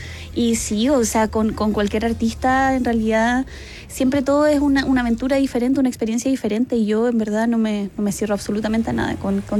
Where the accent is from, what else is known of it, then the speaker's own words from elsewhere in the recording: Valdivia, Los Ríos, Chile; De Valdivia para el mundo, claro.